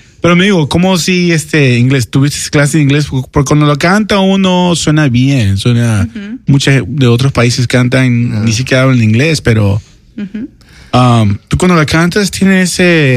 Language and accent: Spanish; Peru; now in Mexico; Yo soy de Perú. Yo vengo de Perú.